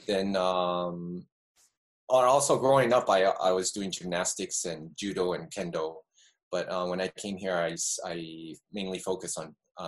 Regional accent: United States; born there; I was born in the States.

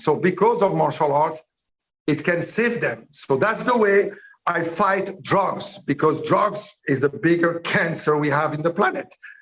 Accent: Morocco; born there; English is a second language; where I was born in Morocco, 1962.

